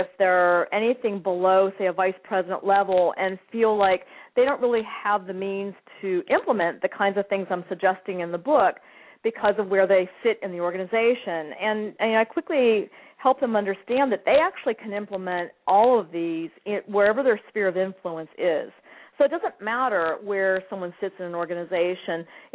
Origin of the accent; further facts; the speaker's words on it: Pittsburgh, Pennsylvania, United States; I'm from Pittsburgh, Pennsylvania. I'm a scrappy gal.